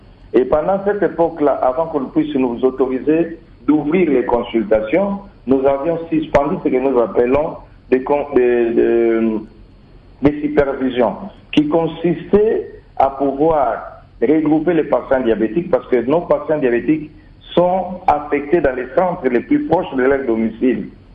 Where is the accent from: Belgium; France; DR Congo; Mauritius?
DR Congo; chez nous, en RDC, on est en train de faire des copier-coller